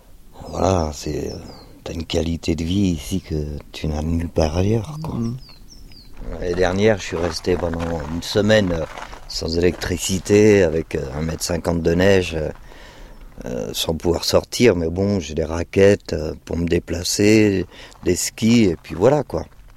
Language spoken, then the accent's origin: French; Paris, Île-de-France, France; born there; j'habite ici, ouais, ça fait 4 ans. Moi, je suis né à Paris et je suis un peu nomade dans l'âme.